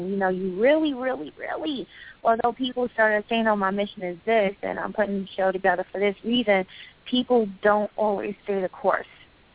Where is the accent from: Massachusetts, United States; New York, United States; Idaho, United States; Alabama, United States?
New York, United States; Queens; I'm also born and raised in Queens myself.